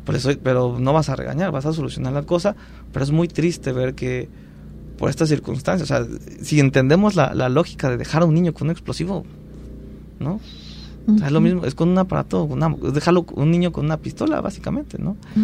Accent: Mexico; Y nosotros como mexicanos

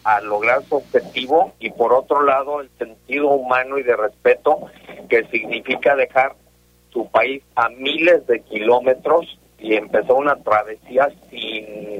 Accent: Mexico; a nosotros como mexicanos

